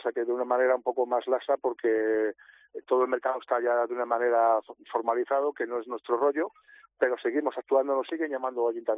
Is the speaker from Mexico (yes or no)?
no; Madrid, Community of Madrid, Spain; No, yo soy de Madrid.